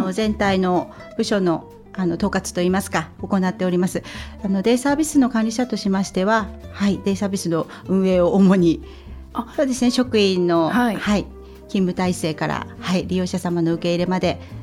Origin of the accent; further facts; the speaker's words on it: Hachinohe, Aomori, Japan; 八戸市です。